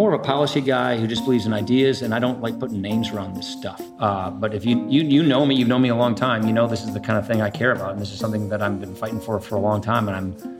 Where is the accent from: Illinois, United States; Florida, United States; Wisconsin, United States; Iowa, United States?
Wisconsin, United States; Janesville; I mean, I'm from Jeansville, Wisconsin. You know, I went to a small Catholic grade school and public high school and public university.